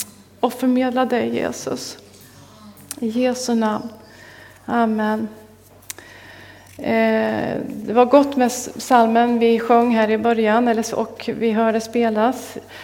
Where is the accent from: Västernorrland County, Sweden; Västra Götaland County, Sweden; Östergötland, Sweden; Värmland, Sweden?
Östergötland, Sweden; Linköping; Och under min uppväxt så var jag växte upp på 80-talet där då i Linköping.